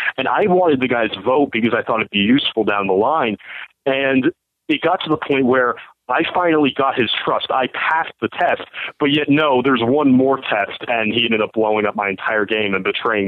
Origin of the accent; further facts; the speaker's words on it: New Jersey, United States; I'm from Jersey.